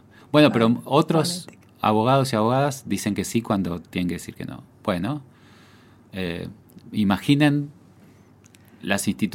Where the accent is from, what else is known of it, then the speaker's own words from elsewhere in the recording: Argentina; Nosotros somos, digamos, ser argentino es, yo a veces lo digo así, ser argentino es creer en el Nunca Más.